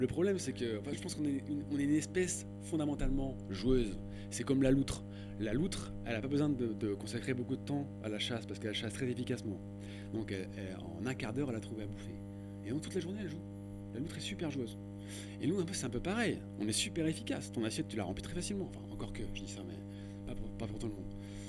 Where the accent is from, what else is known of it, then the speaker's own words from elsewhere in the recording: La Rochelle, Nouvelle-Aquitaine, France; La Rochelle, hein, ouais, j'ai grandi à La Rochelle.